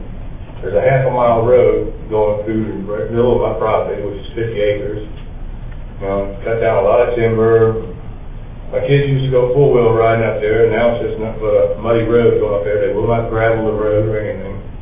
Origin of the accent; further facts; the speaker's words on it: Utah, United States; I'm from Rich County. I'm a landowner.